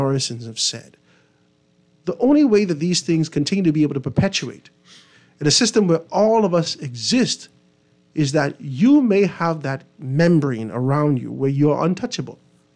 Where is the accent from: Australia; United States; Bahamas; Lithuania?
Bahamas; Grand Bahama; I'm from Grand Bahama.